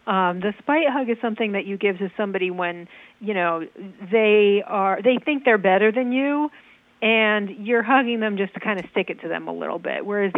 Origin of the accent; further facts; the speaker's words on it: Manchester, Connecticut, United States; I grew up in Manchester, Connecticut. In fact, about like a half a mile from Shady Glen.